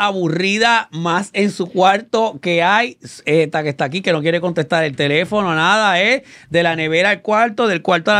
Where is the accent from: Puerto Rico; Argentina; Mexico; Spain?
Puerto Rico; Río Piedras; also born or lived in France; yo siempre he dicho que yo soy europea criada en Río Piedra